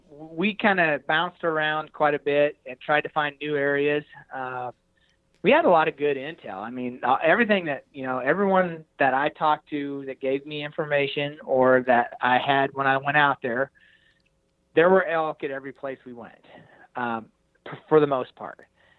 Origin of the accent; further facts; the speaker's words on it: Hays, Kansas, United States; I'm a flatlander from Hays, Kansas